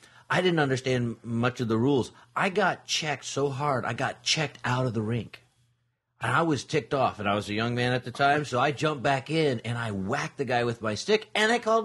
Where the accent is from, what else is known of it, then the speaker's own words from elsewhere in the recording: Pacific Northwest, United States; now in Midwest, United States; when we first moved to the Midwest